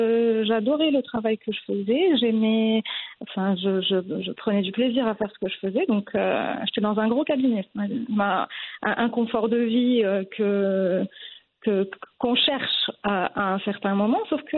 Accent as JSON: {"language": "French", "country": "Morocco", "tie": "born or raised there", "moved": "as an adult", "lives_now": "France", "said": "Moi, j'ai grandi au Maroc. J'ai un parcours classique. Hein. J'ai eu mon bac au Maroc. Je suis partie faire mes études à Paris en télécommunication."}